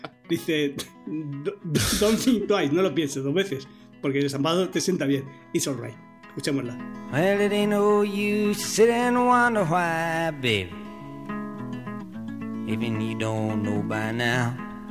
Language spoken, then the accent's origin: Spanish; Valencian Community, Spain; also born or lived in Guanajuato, Mexico; Nací en Guanajuato. ¿Es eso? Y estuve 2 años allí. No, yo aprendí a hablar ya en español. Yo hablo valenciano. Bueno, valenciano no hablo, porque voy a decir, no hablo nada de valenciano. Mis padres no me enseñaron valenciano